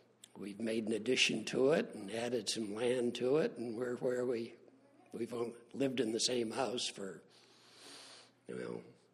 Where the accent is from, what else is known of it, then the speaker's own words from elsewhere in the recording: Sharon, Massachusetts, United States; I grew up actually in Sharon, Massachusetts, which is down between Boston and Providence, and moved to Concord in 1950.